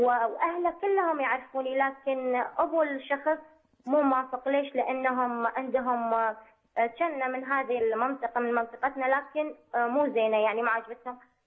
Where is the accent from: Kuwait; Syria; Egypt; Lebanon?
Syria; لأن إحنا من مدينة وهم من مدينة ثانية، علما أن إحنا كلنا سوريين وعرب ومسلمين وعاداتنا وتقاليدنا نفس الشيء،